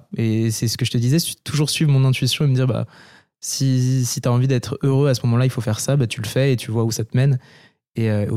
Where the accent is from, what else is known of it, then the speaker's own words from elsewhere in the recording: Paris, Île-de-France, France; j'ai 22 ans. Je fais une école de commerce, j'ai toujours habité à Paris.